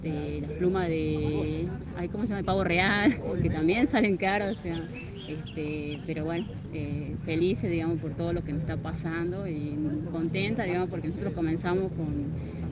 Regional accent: Perico, Jujuy, Argentina; pero yo soy de acá de Perico.

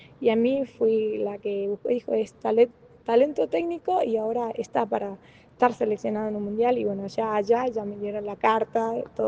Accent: Perico, Jujuy, Argentina; Soy la primera de Perico, soy la primera.

